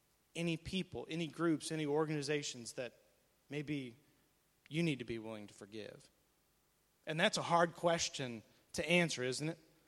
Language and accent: English; Evansville, Indiana, United States; I don't get the chance to be their personal pastor and their personal chaplain in my hometown of Evansville, Indiana, unless somehow God opened that door